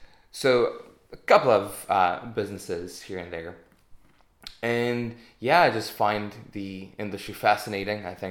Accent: Hungary; English is a second language; moved away as an adult; now in United Kingdom; So I am from Eastern Europe. I'm Hungarian. Don't be fooled by the accent or with the accent. I came over to the UK 4 years ago knowing nothing about digital marketing.

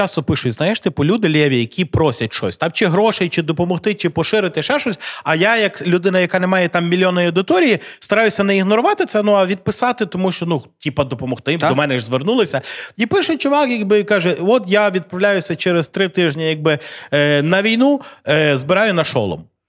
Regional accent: Lviv, Lviv Oblast, Ukraine; я обожнюю, я корінний львів'янин

